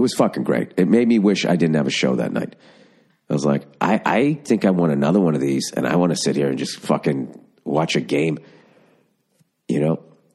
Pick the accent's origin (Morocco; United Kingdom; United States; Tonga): United States; I'm an American.